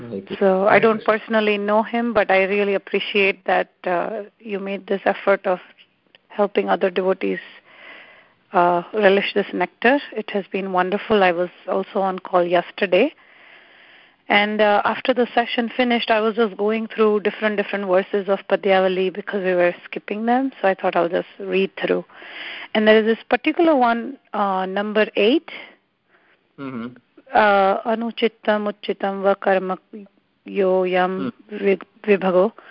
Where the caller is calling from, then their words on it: Baltimore, Maryland, United States; I'm calling from Baltimore.